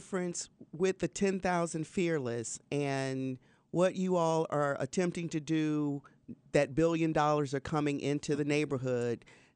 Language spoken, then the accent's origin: English; Atlanta, Georgia, United States; I grew up in Atlanta. Atlanta is a transient city. People move in and move out.